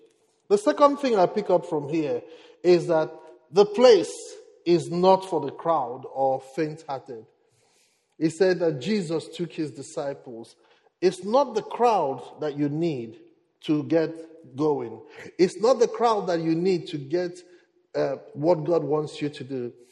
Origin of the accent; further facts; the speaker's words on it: Nigeria; I come from Nigeria, we don't eat cold porridge at night.